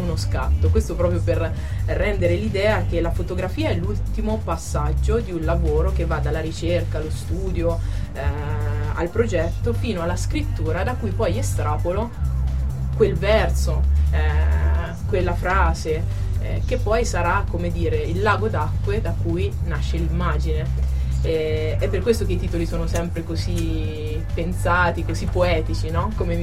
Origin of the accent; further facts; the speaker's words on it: Rome, Lazio, Italy; now in Berlin, Germany; io vengo da Roma, cioè ho negli occhi città come Roma, come Firenze, la stessa Perugia